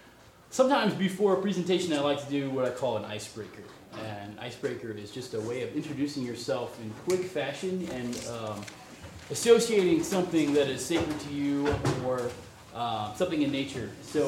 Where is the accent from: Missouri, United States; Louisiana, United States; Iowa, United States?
Missouri, United States; St. Louis; I come from the banks of the Mississippi. I'm from St. Louis originally.